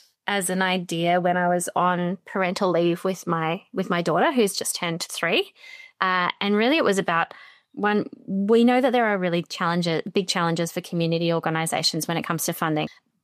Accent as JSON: {"language": "English", "town": "Brisbane", "region": "Queensland", "country": "Australia", "tie": "born or raised there", "moved": "as an adult", "lives_now": "Porirua, New Zealand", "said": "I grew up in Brisbane, actually, in Australia. And I moved to Aotearoa, to Dunedin, actually, in my early 20s"}